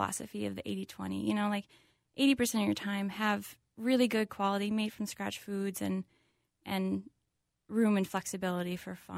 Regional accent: Hopkins, United States; Hopkins, yeah. I grew up family in Hopkins and then kind of did some traveling after.

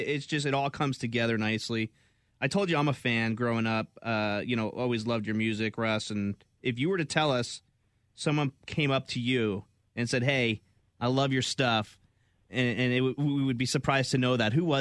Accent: New Jersey, United States; at 15 years old, growing up in New Jersey in a predominantly like white neighborhood like I did

